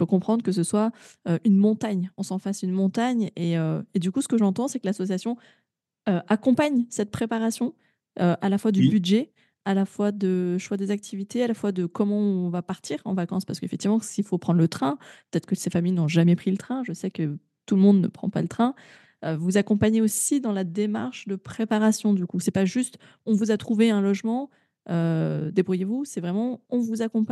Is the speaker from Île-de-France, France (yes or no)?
no; Grenoble, Auvergne-Rhône-Alpes, France; Je suis originaire de Grenoble, j'ai quand même grandi dans un quartier, pas du tout défavorisé, mais je veux dire, je côtoyais des familles qui ne partaient pas en vacances.